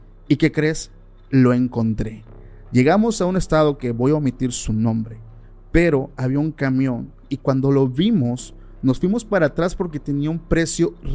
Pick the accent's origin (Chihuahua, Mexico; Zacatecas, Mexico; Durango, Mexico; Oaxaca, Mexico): Oaxaca, Mexico; yo soy del estado de Oaxaca